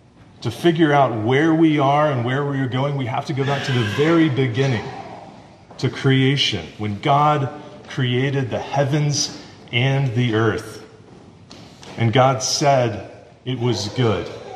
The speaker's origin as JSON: {"language": "English", "town": "Decatur", "region": "Georgia", "country": "United States", "tie": "born or raised there"}